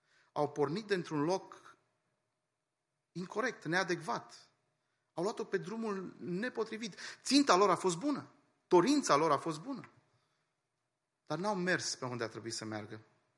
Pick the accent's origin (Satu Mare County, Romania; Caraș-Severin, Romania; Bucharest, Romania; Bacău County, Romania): Bucharest, Romania; eu am crescut în București